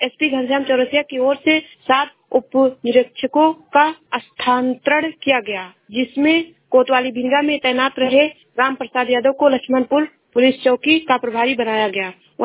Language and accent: Hindi; Uttar Pradesh, India; मैं जिला श्रावस्ती से हूँ।